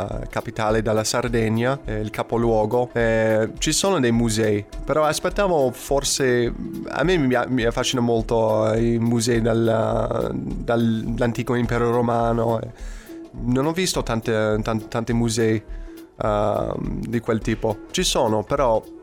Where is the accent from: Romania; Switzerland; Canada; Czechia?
Canada; now in Cagliari, Italy; Io darei 5 perché sono cresciuto in Canada e poi in Canada non c'è paragone.